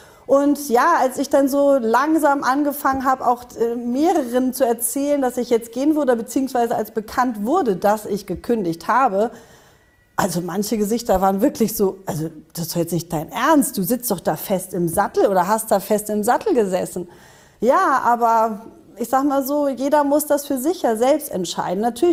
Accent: Northern Germany, Germany; Ich bin aus Norddeutschland, ich bin nordisch by nature

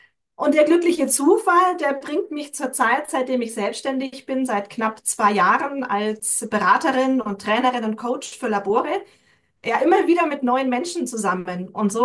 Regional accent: Bamberg, Bavaria, Germany; Also ich wohne südlich von München, bin aber in Oberfranken in Bamberg aufgewachsen

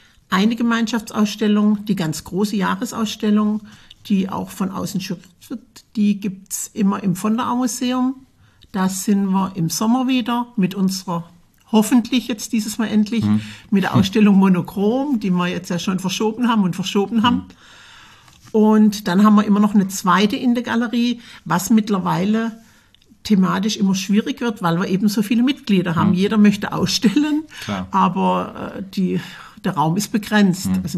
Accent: Krautheim, Baden-Württemberg, Germany; Ich bin in Krautheim zur Schule gegangen.

